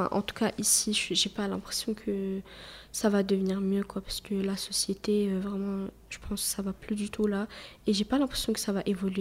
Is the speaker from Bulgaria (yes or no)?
yes; Bulgaria; now in Belgium; Enfin, je suis turque, mais de Bulgarie. Donc, je suis pas de Turquie.